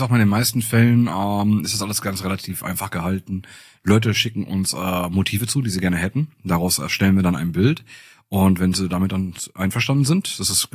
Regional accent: Italy; als Italiener schönes Klischee erfüllt in der Eisdiele

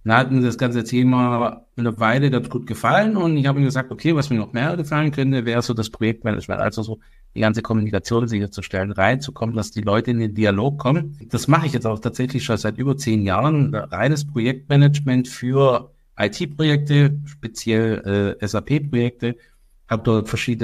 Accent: Böblingen, Baden-Württemberg, Germany; born there; Also ich bin gebürtiger Böblinger, das heißt Großraum Stuttgart, da schlägt schon mein Herz dafür.

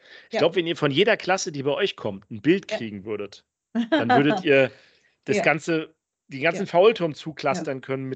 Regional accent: Rostock, Mecklenburg-Vorpommern, Germany; Wir sind ja aus Deutschland, der Sascha aus Berlin und ich bin eigentlich aus Rostock.

